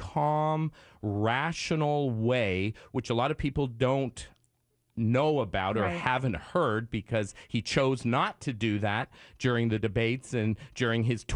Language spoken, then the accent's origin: English; Canada; now in United States; I can't vote. I didn't vote. I'm Canadian.